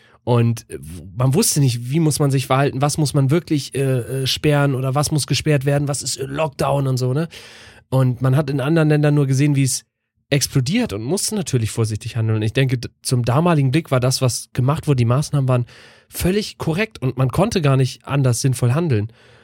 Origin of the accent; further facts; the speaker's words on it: Northern Germany, Germany; Deshalb finde ich es eigentlich auch als Norddeutscher so angenehm.